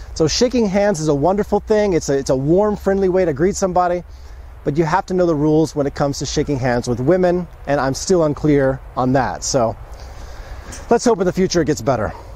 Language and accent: English; United States; I'll just shake anybody's hand. I'm an American. I shake hands.